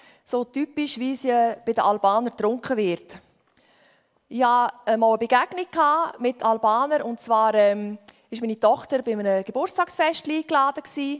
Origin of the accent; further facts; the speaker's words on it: Switzerland; Da habe ich gesagt, Schweiz, ich bin eine Schweizerin.